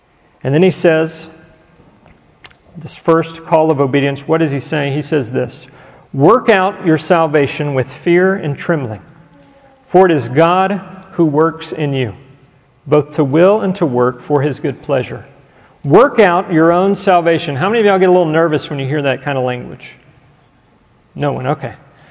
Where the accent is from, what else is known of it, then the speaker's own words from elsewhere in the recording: United States; automatically my eyes, because I'm an American, I read this from an individualistic mindset, right?